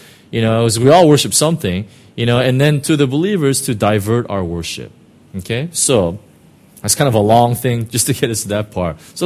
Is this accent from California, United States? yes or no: yes; Costa Mesa, California, United States; It's actually in Costa Mesa, my hometown.